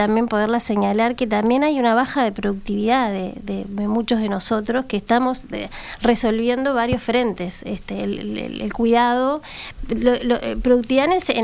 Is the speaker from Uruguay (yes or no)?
yes; Uruguay; como país y como sociedad y como uruguayos debemos un poco reflexionar